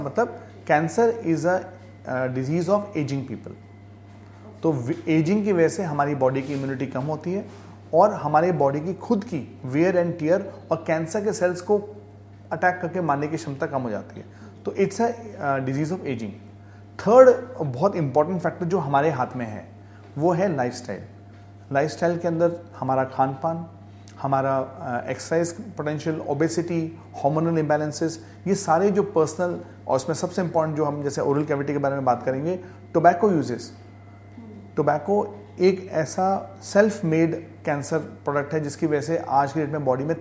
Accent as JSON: {"language": "Hindi", "region": "Rajasthan", "country": "India", "said": "और मैं खुद राजस्थान से बिलोंग करता हूँ"}